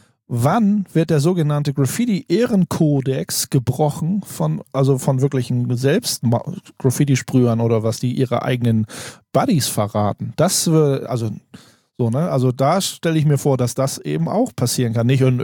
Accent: western Germany, Germany; Ich bin selber aus dem Westen

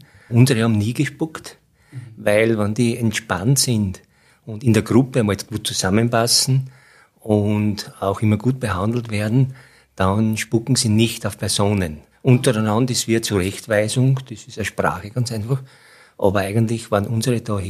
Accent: Lower Austria, Austria; ich komme vom Land. Ich bin dort 1 Kilometer entfernt, wo ich jetzt wohne, mit meiner Frau aufgewachsen. Bin jetzt aus Niederösterreich und wir wohnen auch dort.

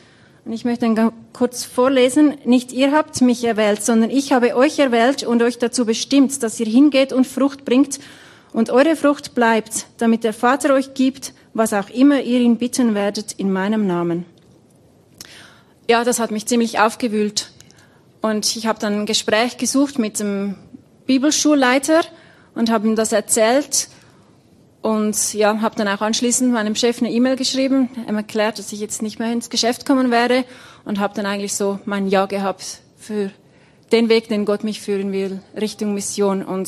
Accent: Switzerland; moved away as an adult; also born or lived in Papua New Guinea; die Frau von Gerald. Und ja, wie ihr gehört habt, komme ich aus der Schweiz. Genau, und da habe ich auch gewohnt bis 2011.

